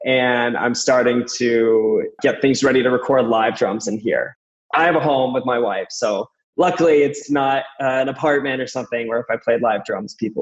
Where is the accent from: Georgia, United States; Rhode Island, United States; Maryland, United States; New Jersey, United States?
Rhode Island, United States; Whenever Houdini would come into New England, well, I'm from Rhode Island